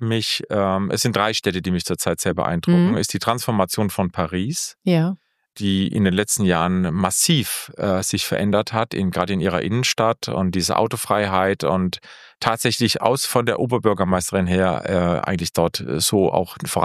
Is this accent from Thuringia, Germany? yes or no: no; Heidelberg, Baden-Württemberg, Germany; accent: slightly Hessian; Gebürtiger Heidelberger. Hört man wahrscheinlich auch noch mal ein bisschen aus dem Singsang.